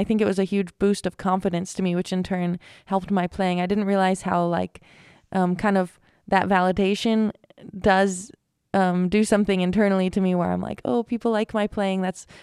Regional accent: California, United States; But I've had a lot of women who have inspired me growing up in the Bay Area

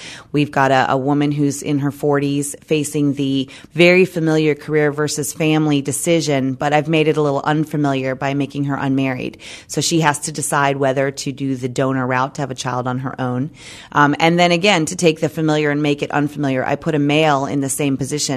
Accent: Charlotte, North Carolina, United States; And, you know, and growing up in Charlotte, I was often a bridesmaid at a very young age.

